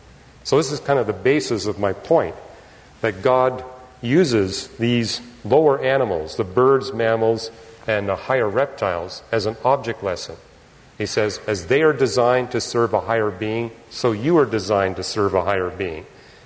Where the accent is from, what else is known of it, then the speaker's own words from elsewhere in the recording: Canada; born there; I was born in Canada, not the United States.